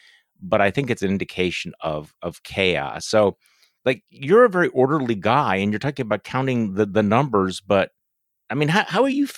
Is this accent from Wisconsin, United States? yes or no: yes; Wisconsin, United States; in places like my home state of Wisconsin